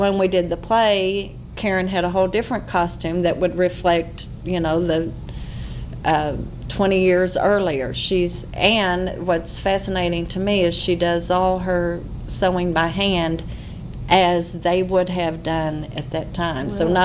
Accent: Kentucky, United States; when he realized I was from Greene County, he got all excited and was questioning him about Jane Todd Crawford.

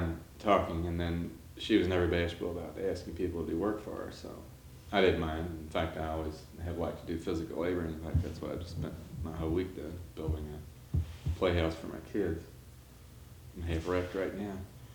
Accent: Louisville, Kentucky, United States; I grew up in Louisville, in this end of town, and moved across the street from the Little Loom House when I was 16.

